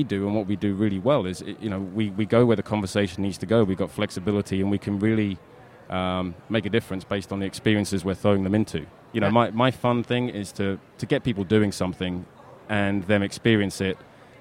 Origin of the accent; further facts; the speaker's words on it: New Jersey, United States; So I'm originally from Jersey.